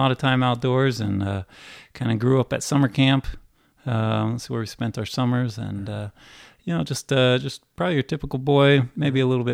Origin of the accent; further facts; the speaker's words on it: Colorado, United States; also born or lived in Oregon / Washington; kind of settled in Colorado. I claim Colorado as my hometown there.